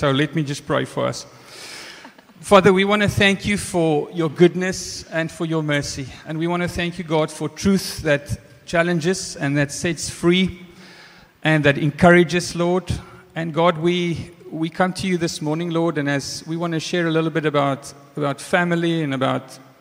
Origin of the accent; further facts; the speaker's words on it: Free State, South Africa; English is a second language; now in Cape Town, South Africa; I'm from the Free State, so please excuse my English. I learned English a little bit in school, but most of it Friday evenings from MacGyver and the A-Team.